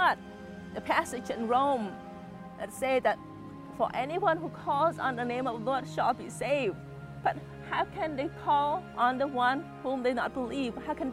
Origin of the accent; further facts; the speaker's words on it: Cambodia; Growing up in Cambodia as a child, life was good. We had everything that we need. We live in a middle class family.